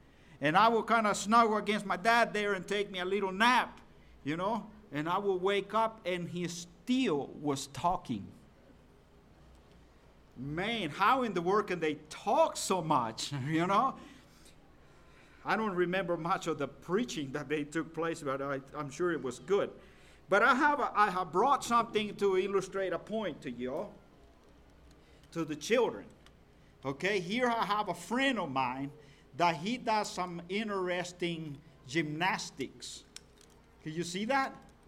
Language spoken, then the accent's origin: English; El Salvador; English is a second language; now in Georgia, United States; I was born and raised in El Salvador, Central America, and I've been in Georgia for almost 22 years now. So I have lived longer in Georgia than I have lived in El Salvador. So that's why I have a little different accent than most people that come from Georgia.